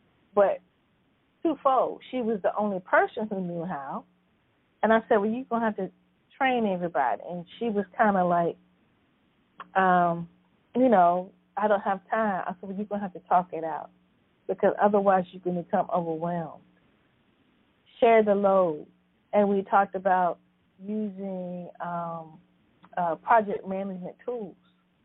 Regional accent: Sussex, Virginia, United States; I just secured a speaking engagement to some middle school students in my hometown, Sussex, Virginia.

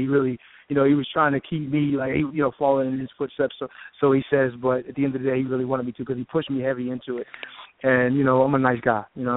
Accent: Pittsburgh, Pennsylvania, United States; now in Philadelphia, United States; I'm originally from Pittsburgh, PA. You know, got to represent the Steelers.

